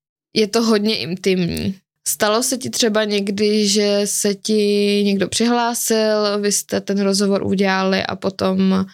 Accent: Liberec Region, Czechia; kdy já tam jsem taky z Libereckého kraje

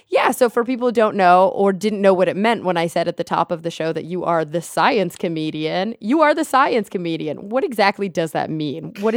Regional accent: Plano, Texas, United States; I know I went to college in Denton. I'm from Plano, yeah. Texas, but I went to college in Denton, which is where UNT is.

